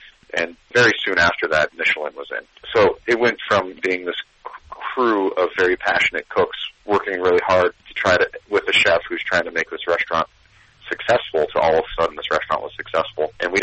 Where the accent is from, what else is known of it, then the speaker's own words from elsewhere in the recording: Ashtabula, Ohio, United States; moved away as an adult; now in Pittsburgh, United States; Well, I'm actually from Ashtabula, Ohio.